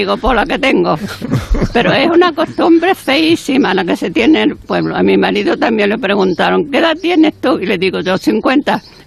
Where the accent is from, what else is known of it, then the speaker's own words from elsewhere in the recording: Marchena, Andalusia, Spain; born there; Yo nací en Marchena y el que me bautizó fue